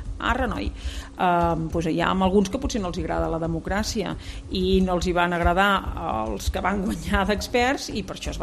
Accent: Catalonia, Spain; jo soc catalana

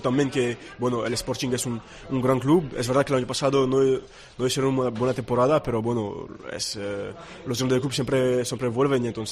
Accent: France; also born or lived in Tunisia; Y entonces pues nací en Túnez, se quedaron creo que 3 años ahí, y después han vuelto en Francia.

